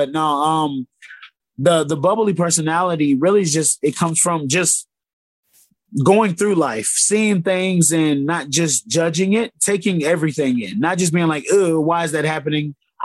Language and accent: English; Georgia, United States; also born or lived in Spain / Colorado / Texas / Alabama; I'll claim Georgia is where I grew up. I was an Air Force brat, so born in Spain, actually. From Spain, about 4 or 5 years there. Went to Colorado, from Colorado to Texas to, I think, Alabama